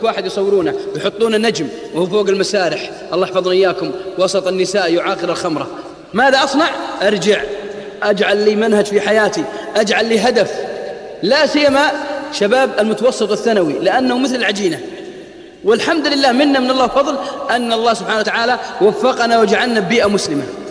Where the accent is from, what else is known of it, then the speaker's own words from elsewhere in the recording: Al-Qassim, Saudi Arabia; أنا ماني من ديرتها وهي مين من ديرتي، هي في الرياض أنا في القصيم